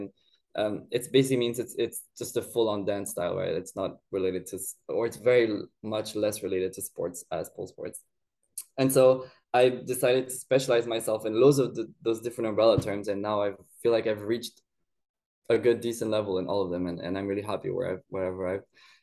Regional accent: Hong Kong; also born or lived in Japan; now in United Kingdom; I was born in Japan. My mom's Taiwanese, my dad's Belgian, and then I was raised in Hong Kong at the French school. And now I've been in the UK for 10 years, and I just got the British passport last year, actually.

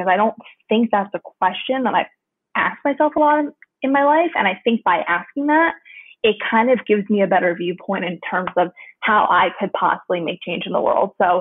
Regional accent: New York City, New York, United States; I'm from New York City, and I graduated with these two back in May.

